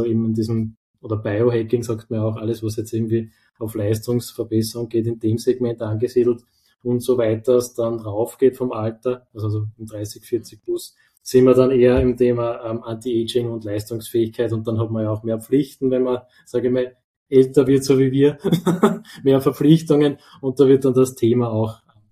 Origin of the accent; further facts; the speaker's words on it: Upper Austria, Austria; now in Vienna, Austria; bei uns in Wien ist ja durchaus eine Institution, ich bin ja Oberösterreicher.